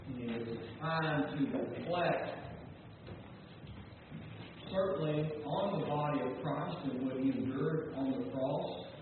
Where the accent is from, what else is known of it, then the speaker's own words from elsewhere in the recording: Kentucky, United States; that's how I talk, so I'm from Kentucky, so don't give up on me, okay?